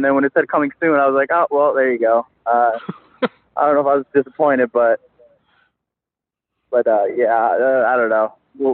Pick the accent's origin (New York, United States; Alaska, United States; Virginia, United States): New York, United States; Albany; I'm from Albany, New York.